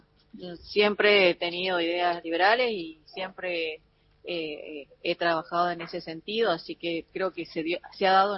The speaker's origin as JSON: {"language": "Spanish", "region": "Mendoza", "country": "Argentina", "said": "Bueno, yo soy de Mendoza"}